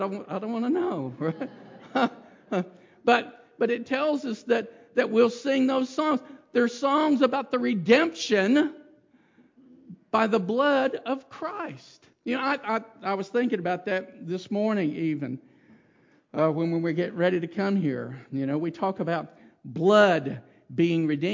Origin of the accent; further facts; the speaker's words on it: Kentucky, United States; accent: drawl; also born or lived in Florida; As you can tell, I grew up, I'm a Kentucky boy originally. Okay? I mean, I was born in Florida. But all my family is from Kentucky.